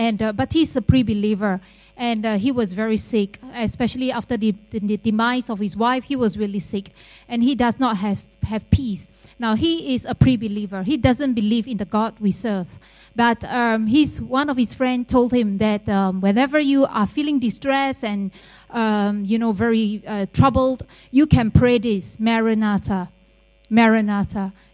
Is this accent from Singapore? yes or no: yes; Singapore; I'm from Singapore, and you probably have heard of my Prime Minister of Singapore